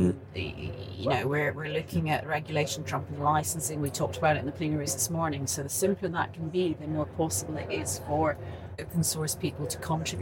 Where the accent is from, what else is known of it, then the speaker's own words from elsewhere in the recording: United Kingdom; We've been doing our tea and biscuits because we're British.